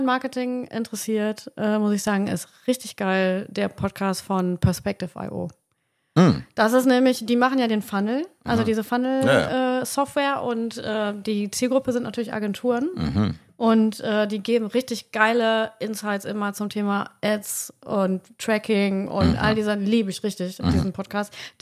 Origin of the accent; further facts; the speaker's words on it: North Rhine-Westphalia, Germany; Bei uns im Ruhrpott sagt man, die sind in der Uhr